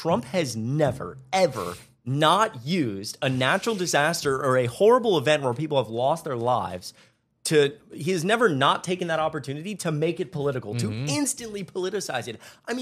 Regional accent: Georgia, United States; Again, I was born and raised in Georgia. I've lived there pretty much my whole life.

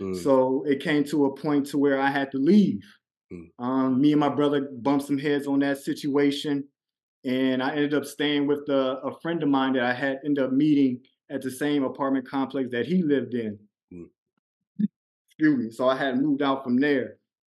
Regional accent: Compton, California, United States; joining the gang activity, growing up in Compton, California, and just running wild in the streets.

